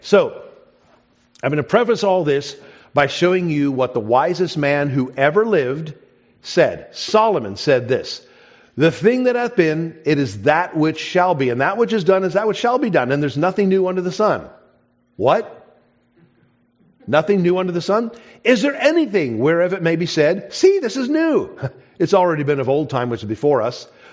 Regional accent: South Africa; now in United States; Now, I didn't grow up here. All the history I had growing up in South Africa was British-oriented, so I learned more of the British history.

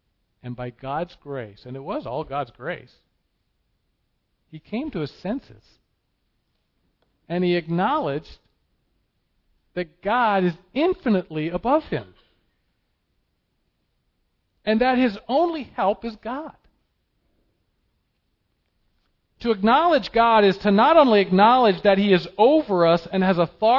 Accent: United States; I'm 50 years old now and growing up in America

